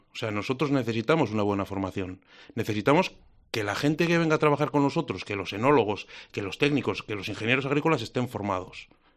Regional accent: Logroño, La Rioja, Spain

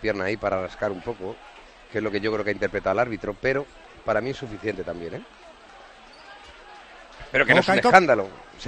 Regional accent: San Sebastián, Basque Country, Spain; Yo soy de San Sebastián.

